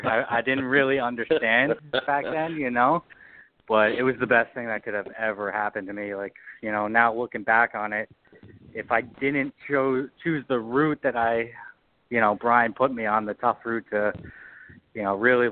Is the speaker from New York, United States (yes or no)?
no; Brick, New Jersey, United States; also born or lived in West Virginia; You know, I'm from Bricktown, which is the next town over from Point Pleasant. So I grew up my whole life eating Jersey Mike's.